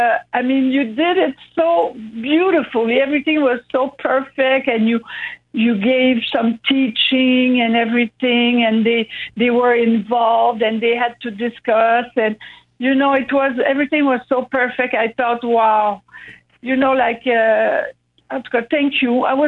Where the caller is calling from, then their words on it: Quebec City, Quebec, Canada; But, here in Quebec City, the anointing came, up to here.